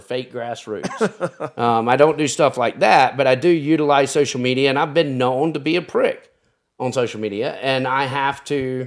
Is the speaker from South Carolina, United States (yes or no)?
yes; South Carolina, United States; Look, growing up in South Carolina, I never grew up, knew anyone Jewish.